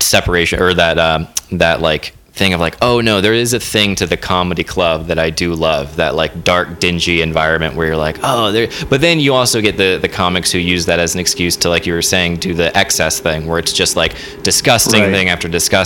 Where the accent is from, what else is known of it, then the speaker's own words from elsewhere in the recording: Florida, United States; And I wrote a joke where I say I was in Florida. I'm from Florida.